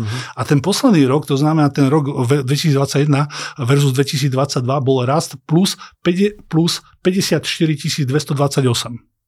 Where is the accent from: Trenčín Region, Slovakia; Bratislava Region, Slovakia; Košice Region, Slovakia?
Trenčín Region, Slovakia; Dolná Súča; Ja som sa narodil v Dolnej Súči, čiže to, čo som videl okolo seba, boli sliepky, videl som domáce zvieratá